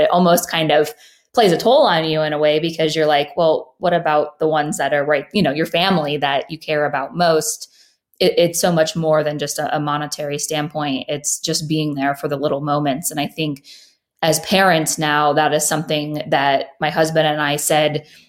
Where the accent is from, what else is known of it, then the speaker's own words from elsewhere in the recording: Midwest, United States; now in Las Vegas, United States; how we grew up, you know, in the Midwest, of just being able to, you know, go outside on our own and play